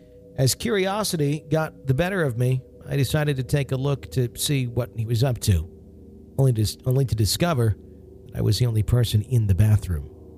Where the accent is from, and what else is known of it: New York, United States; born or raised there